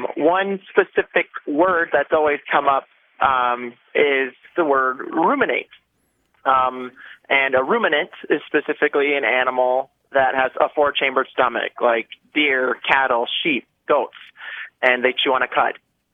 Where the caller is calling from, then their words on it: Deer River, Minnesota, United States; I am calling from Deer River, Minnesota.